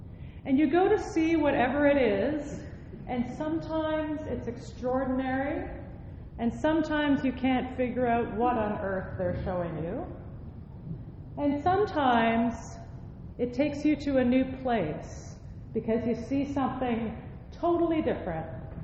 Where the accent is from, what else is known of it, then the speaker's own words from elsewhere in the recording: Shawville, Quebec, Canada; I remember the first time I preached in my hometown. It wasn't that text, but it might as well have been. Can anything good come out of Shawville?